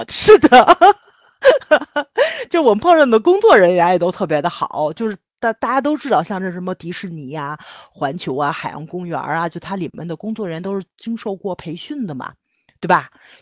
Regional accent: Tianjin, China; 不都说我们天津人那个会说相声吗？确实是。

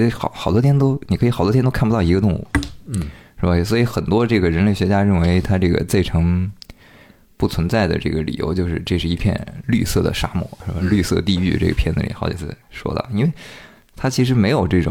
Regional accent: Hunan, China; 因为我老家是在湖南嘛，它那个是属于那种丘陵地带，周围就会有很多那些比如说烂尾楼啊，要拆没拆的地方啊。

